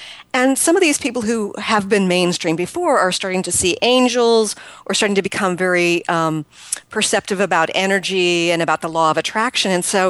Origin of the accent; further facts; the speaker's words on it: Woodinville, Washington, United States; another workshop here at my hometown here in the Seattle area. It's Woodinville, Washington.